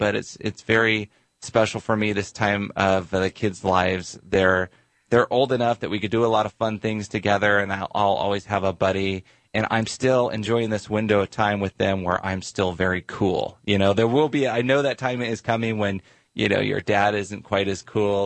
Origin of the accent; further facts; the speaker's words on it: Wenatchee, Washington, United States; also born or lived in Spokane; Well, I was born just outside Spokane, but I was raised right here in Wenatchee. So I'm proud to have all my upbringing right here in Wenatchee.